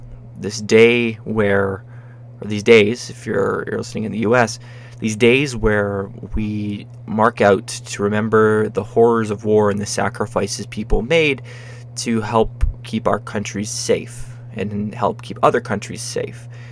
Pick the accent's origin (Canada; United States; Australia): Canada; it always struck me that they came out around Remembrance Day, particularly being Canadian.